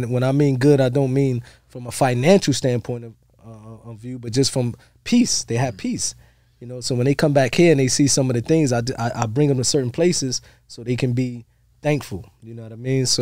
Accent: United States; now in Saudi Arabia; okay, we're American, so we have something you don't have, and we going to extra American out.

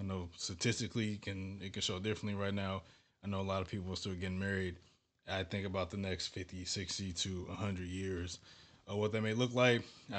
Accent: St. Louis, Missouri, United States; I'm from St. Louis, 30 years old.

